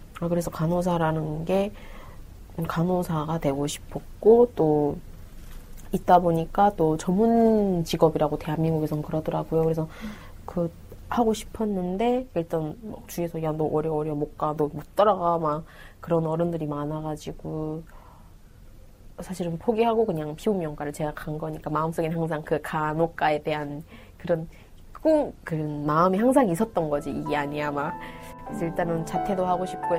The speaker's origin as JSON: {"language": "Korean", "country": "North Korea", "lives_now": "South Korea", "said": "제가 북한에서 왔다는 걸 말하기 원하지 않았었던 것 같아요."}